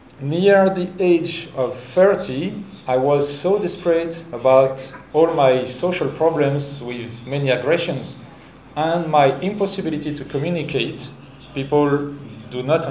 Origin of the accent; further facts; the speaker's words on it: France; English is a second language; now in Brazil; I come from France, and here, Brazil, it's like another planet for me